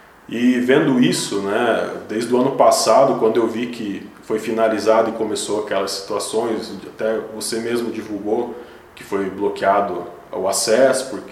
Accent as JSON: {"language": "Portuguese", "town": "Xanxerê", "region": "Santa Catarina", "country": "Brazil", "tie": "born or raised there", "said": "Eu sou um xanxerense, eu nasci aqui, hoje eu tenho 33 anos, nasci aqui no Hospital São Paulo"}